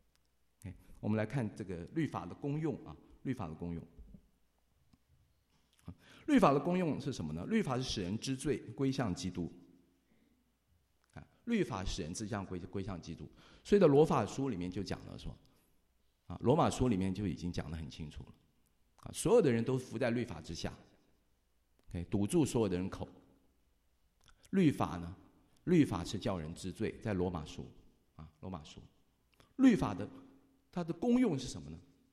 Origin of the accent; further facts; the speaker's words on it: China; 没法律才自由嘛，我们中国人说无法无天